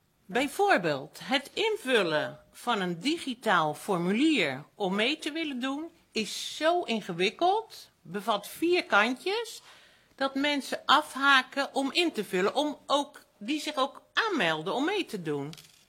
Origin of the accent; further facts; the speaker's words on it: Rotterdam, South Holland, Netherlands; now in Noordoostpolder, Netherlands; Ik kom zelf uit Rotterdam, ik woon al jaren hier met plezier in de polder